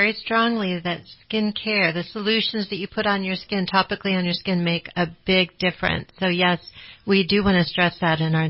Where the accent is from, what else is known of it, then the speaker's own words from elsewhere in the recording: Portland, Oregon, United States; Well, I grew up in Portland, Oregon, which is a great place to grow up, just like Reading.